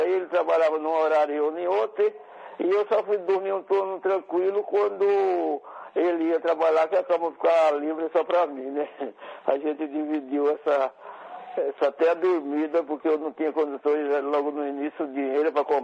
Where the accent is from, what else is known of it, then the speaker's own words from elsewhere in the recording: Bahia, Brazil; Eu sou da Bahia de Formosa, né? na verdade não é uma cidade, é um povoado com uma quantidade de pessoas muito pequena. Uhum. E é um povoado aí depois de Euclides da Cunha